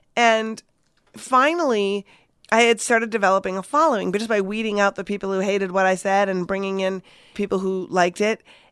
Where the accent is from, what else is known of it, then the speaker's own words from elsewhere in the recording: Minnesota, United States; And for me, I grew up in Minnesota, and it was funny because I grew up with really conservative parents in the middle of what my dad called the People's Republic of Minnesota.